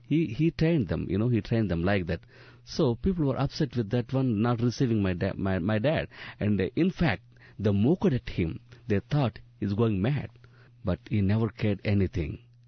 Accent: Angol, Andhra Pradesh, India; Now I am working in 20 prisons all over my state, starting from my hometown, Angol, India, Andhra Pradesh.

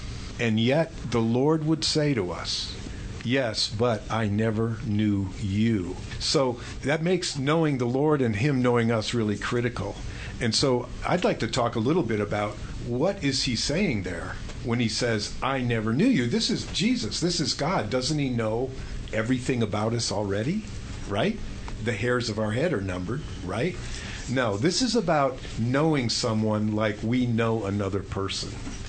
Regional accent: Texas, United States; now in Champaign-Urbana, United States; Yeah, we came from Texas 4 years ago, I think, now.

